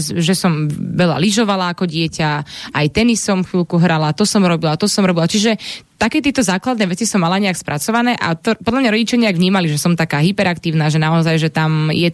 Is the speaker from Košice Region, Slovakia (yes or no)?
no; Šenkvice, Bratislava Region, Slovakia; to detstvo malo svoje čaro aj tuto u nás na dedine v Šenkviciach